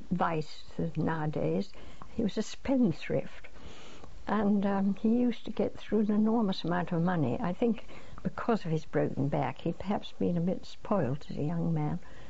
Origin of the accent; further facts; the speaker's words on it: England, United Kingdom; But we went to this school, but being typically English children, we were the only two children that spoke English